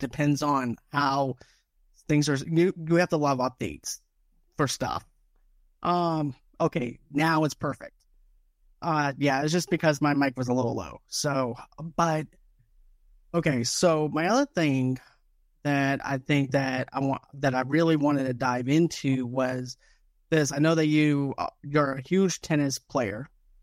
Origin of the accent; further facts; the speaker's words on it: Boston, Massachusetts, United States; I grew up in Boston. I'm a Celtics fan.